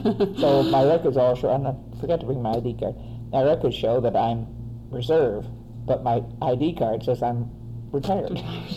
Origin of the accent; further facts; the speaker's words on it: Detroit, Michigan, United States; I was born in Detroit, Michigan, educated there, raised there, went to school there, worked there, and retired from Detroit, Michigan.